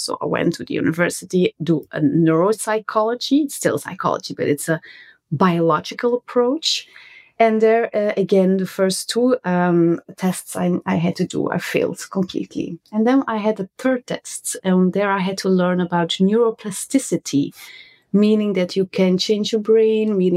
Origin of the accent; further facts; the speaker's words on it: Flanders, Belgium; English is a second language; I'm from Belgium. I live in Antwerp with my husband.